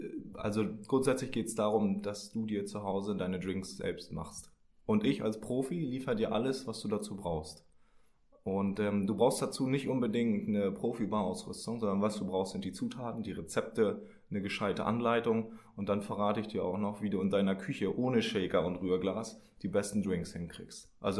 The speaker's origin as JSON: {"language": "German", "region": "Mecklenburg-Vorpommern", "country": "Germany", "tie": "born there", "lives_now": "Hamburg, Germany", "said": "ich lebe schon seit ein paar Jahren immer wieder on-off hier in Hamburg. Ich komme ursprünglich aus Mecklenburg, da bin ich geboren, habe aber wiederum so Hamburger Wurzeln. Also so ein bisschen Hamburger Blut fließt auch noch in mir."}